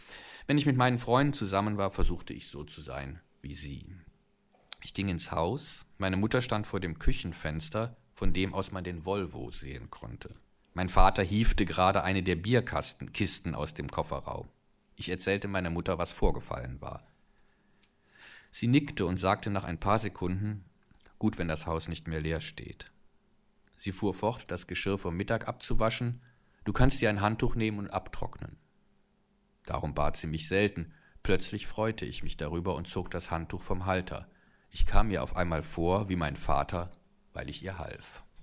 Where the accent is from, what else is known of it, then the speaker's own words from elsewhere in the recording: West Germany, Germany; aus meiner Sozialisation als Westdeutscher oder bundesrepublikanischer junger Mann, der ich damals war